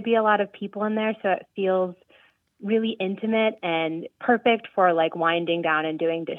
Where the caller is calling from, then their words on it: Columbus, Wisconsin, United States; I'm calling from Columbus, Wisconsin.